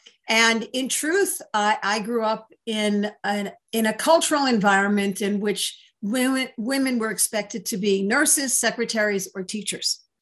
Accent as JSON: {"language": "English", "town": "New York City", "region": "New York", "country": "United States", "tie": "born or raised there", "said": "So I grew up in New York City. I think everybody loves the place that they grew up, and I loved growing up in New York City."}